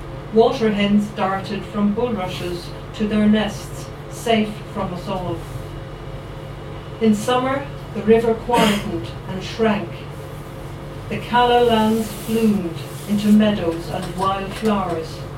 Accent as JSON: {"language": "English", "region": "Connacht", "country": "Ireland", "said": "As you know, I'm from the Galway-Roscommon border"}